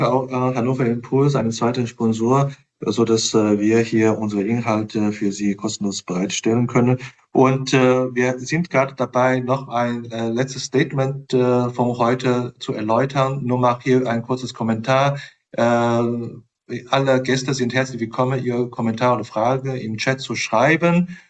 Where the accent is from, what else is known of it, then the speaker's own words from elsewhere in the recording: China; oder um von deutschen Kanzler, ich bin ja Chinese, zu sprechen